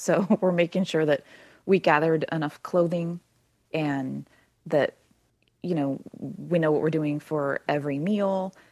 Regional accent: Chico, California, United States; So we're now down in Chico, which has been a really, really welcoming community and my hometown.

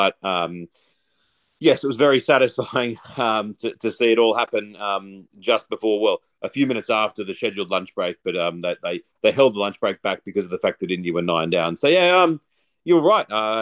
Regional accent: Australia; I, as an Australian fan, really thought, geez, they are a chance of actually winning this.

